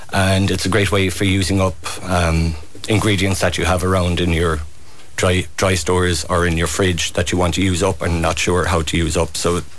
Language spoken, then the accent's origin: English; Glenbeigh, Munster, Ireland; I'm from Glenbay in Kerry, just out the road from Cremorne originally, and I'm living in Cremorne currently at the moment, and I'm one of the … that has the Glenbay Hotel